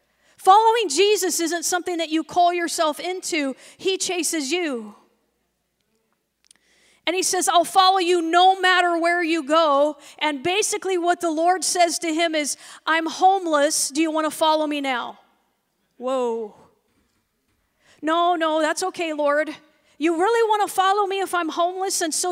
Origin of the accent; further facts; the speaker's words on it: California, United States; I'm from California.